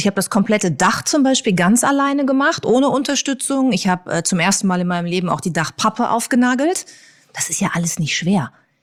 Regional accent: North Rhine-Westphalia, Germany; Ich komme noch nicht mal aus Hamburg. Ich komme aus Ostwestfalen, da geht's schon mal los.

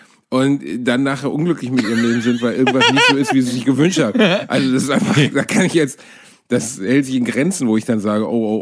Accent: Gelsenkirchen, North Rhine-Westphalia, Germany; ich komme aus Gelsenkirchen-Rotthausen

